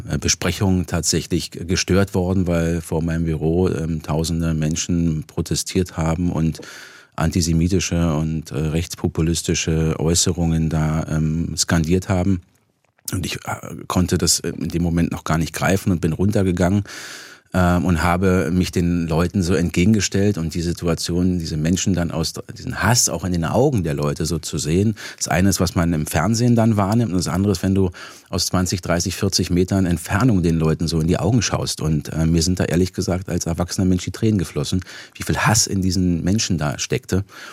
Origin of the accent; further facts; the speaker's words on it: Berlin, Germany; ich bin Berliner und ich bin Deutscher